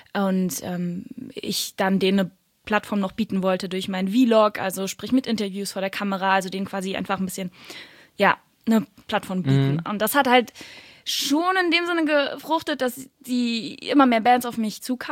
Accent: Frankfurt, Hesse, Germany; Frankfurt.

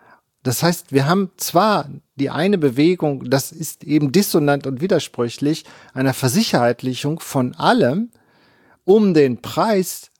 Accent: East Germany, Germany; ja im Osten und als ich nach Bielefeld gekommen bin, habe ich zur Verunsicherung meiner Studierenden immer gesagt, ich bin Ossi.

